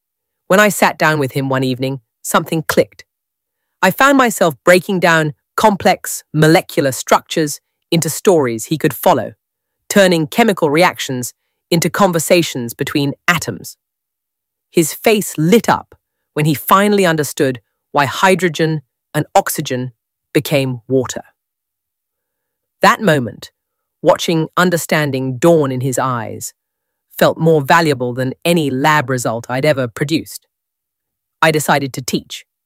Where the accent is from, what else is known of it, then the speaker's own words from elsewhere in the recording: Portsmouth, South East England, United Kingdom; now in Gosport, United Kingdom; I grew up in Portsmouth, but moved to Gosport after graduating from Southampton with a chemistry degree.